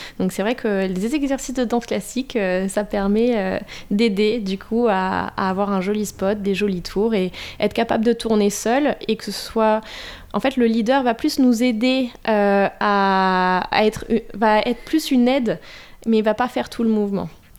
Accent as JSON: {"language": "French", "country": "France", "said": "ah ben, moi, je suis française, j'étais la seule."}